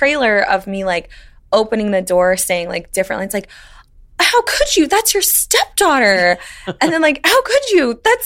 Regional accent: Midwest, United States; And I grew up mostly in the Midwest, so that was easy for me.

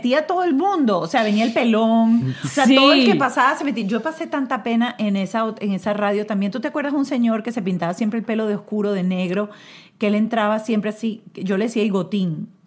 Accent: Cuba; Y yo soy cubana

